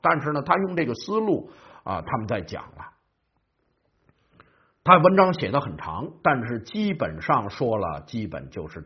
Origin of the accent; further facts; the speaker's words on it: China; 我们中国人不消费的惹着全世界什么事儿了？